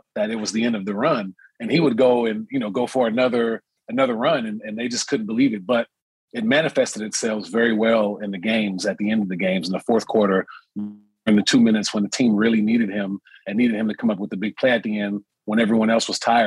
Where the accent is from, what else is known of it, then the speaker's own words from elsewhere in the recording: Sacramento, California, United States; I'm from Sacramento, California, so I grew up a huge San Francisco 49ers fan, and I'm 41 right now